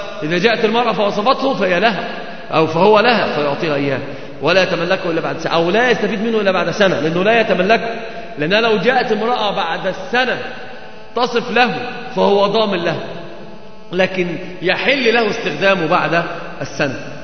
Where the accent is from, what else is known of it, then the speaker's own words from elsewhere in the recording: Egypt; على ما اشتهر عندنا في مصر وفي البلاد